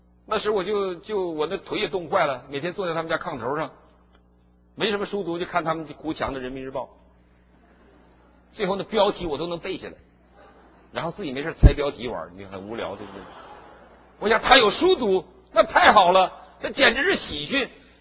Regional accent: Harbin, Heilongjiang, China; 因为我是读苏俄文学长大的，所以我在哈尔滨，我们黑龙江的人都读苏俄文，

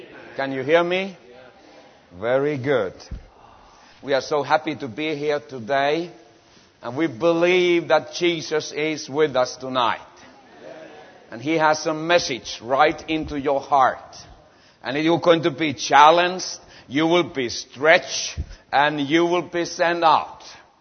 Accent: Sweden; English is a second language; moved away as an adult; also born or lived in Finland; now in China; I cannot speak English, I just imitate you. I was born in Finland, raised up in Sweden, and for the last 22 years I have been messed up in China.

